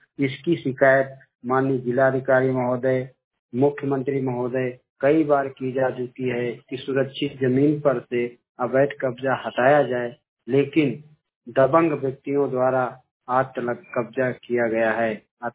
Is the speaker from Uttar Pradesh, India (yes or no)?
yes; Hardoi, Uttar Pradesh, India; ग्राम पंचायत सरवा गोसवा ब्लॉक व तहसील संडीगा जनपद हरदोई का रहने वाला हूँ।